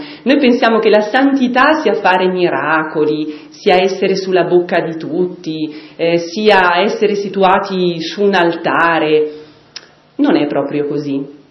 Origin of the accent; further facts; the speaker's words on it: Lombardy, Italy; Sono della Lombardia, della provincia di Lecco.